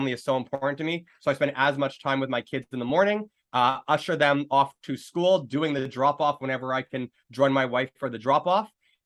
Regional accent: Canada; That's my home country. That's my backyard.

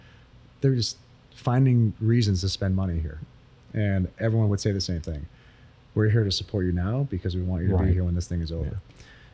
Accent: Tuscany, Italy; I'm from Tuscany.

